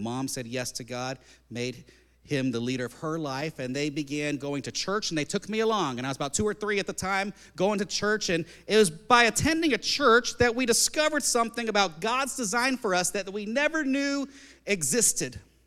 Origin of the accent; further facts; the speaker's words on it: New Jersey, United States; born there; now in Wisconsin, United States; I'm not originally from Wisconsin, neither is my family. And actually, I was born in New Jersey, in a town that's actually kind of right across the river from New York City.